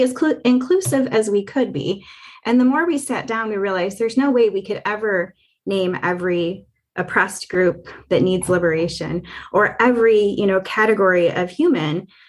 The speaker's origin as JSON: {"language": "English", "town": "Lexington", "region": "Michigan", "country": "United States", "said": "I am from Lexington, Michigan. My family and I live at Blue Water Campground, which is right on Lake Huron."}